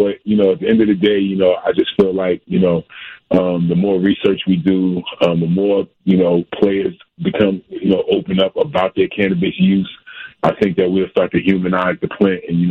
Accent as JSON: {"language": "English", "town": "Orange", "region": "New Jersey", "country": "United States", "tie": "born or raised there", "said": "because I grew up in Orange, New Jersey during the war on drugs era, the DARE era."}